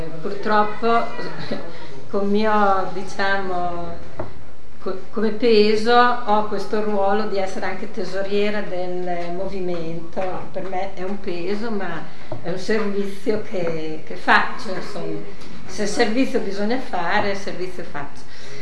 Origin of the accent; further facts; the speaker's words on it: Modena, Emilia-Romagna, Italy; sono di Modena, quindi non siamo lontani con le terre.